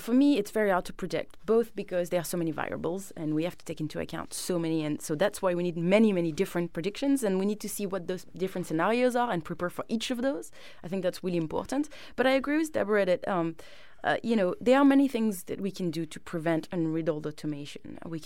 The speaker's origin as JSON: {"language": "English", "region": "Île-de-France", "country": "France", "tie": "born or raised there", "said": "I grew up in France, on the outskirts of Paris, in a very low-income community."}